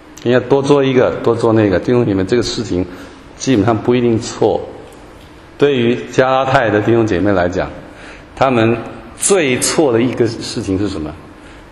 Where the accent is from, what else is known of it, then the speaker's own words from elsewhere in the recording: Taiwan; 我们台湾人用导电啊，这个电导了，导电。